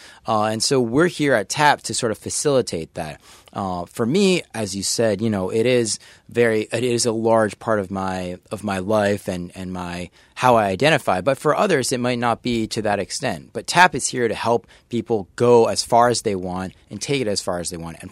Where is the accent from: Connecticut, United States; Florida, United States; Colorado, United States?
Connecticut, United States; So I grew up in Connecticut, and upstate in Connecticut, there's a casino.